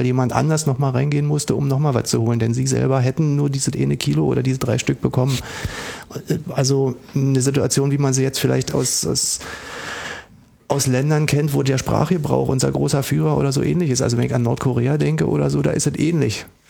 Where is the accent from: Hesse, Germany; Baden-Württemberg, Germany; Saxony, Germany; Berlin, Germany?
Berlin, Germany; East Berlin; Bei uns im Osten, also in der DDR und ganz besonders in Ost-Berlin, war es deshalb entspannt